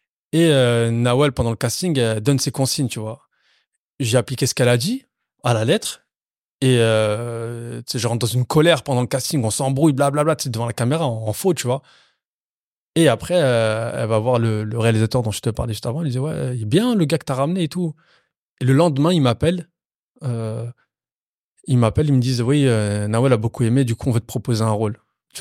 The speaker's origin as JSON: {"language": "French", "town": "Cergy", "region": "Île-de-France", "country": "France", "said": "ils disent que je viens de Cergy"}